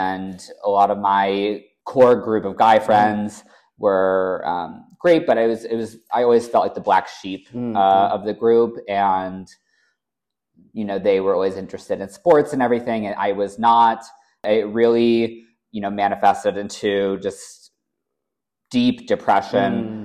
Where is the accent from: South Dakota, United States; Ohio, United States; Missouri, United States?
Ohio, United States; Cincinnati; So I grew up in Cincinnati, Ohio. And even from a very young age, I was always interested in fashion, in Hollywood.